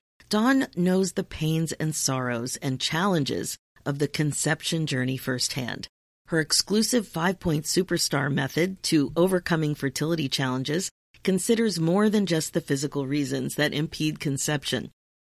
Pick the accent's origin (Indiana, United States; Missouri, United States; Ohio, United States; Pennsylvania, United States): Pennsylvania, United States; Lansdale; I'm from Lansdale, Pennsylvania, which is also a suburb. So that was super cool. Fun. Pennsylvania girls are on the podcast today.